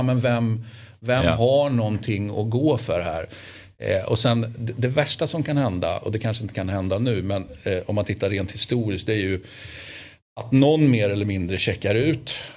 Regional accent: Sweden; Och som svensk har man ju det då.

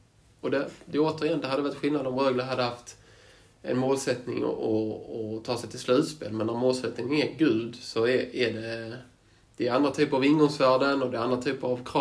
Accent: Ängelholm, Skåne, Sweden; Jag är uppvuxen i Ängelholm

